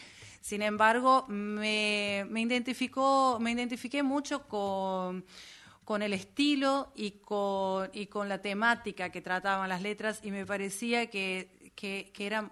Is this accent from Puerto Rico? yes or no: no; Monteros, Tucumán, Argentina; resulta que yo soy de Monteros, Tucumán